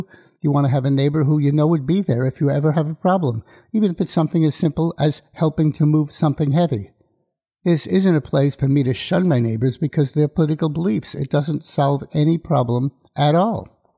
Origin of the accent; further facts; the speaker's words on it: New York City, New York, United States; I grew up in New York City, and hunting was never part of my life.